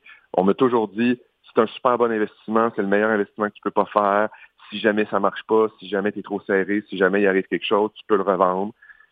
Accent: Chicoutimi, Quebec, Canada; now in Montreal, Canada; Puis je viens du Coutimi. J'ai déménagé. Je me suis envenu à Montréal pour les études, pour aller étudier en théâtre.

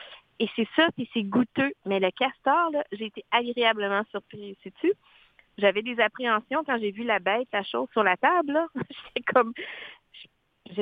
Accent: Laos; je viens du Laos, l'Asie profonde, sud-est

